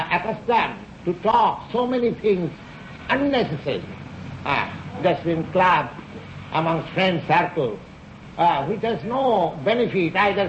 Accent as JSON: {"language": "English", "country": "India", "second_language": "English", "said": "Just like I'm an Indian sannyasi, I come to a country, to your country."}